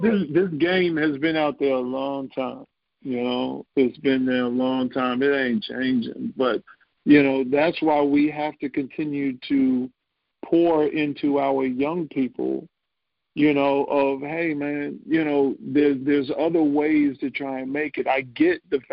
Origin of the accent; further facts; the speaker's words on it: New York City, New York, United States; Well, I grew up in Queens, you know, I grew up in the same organization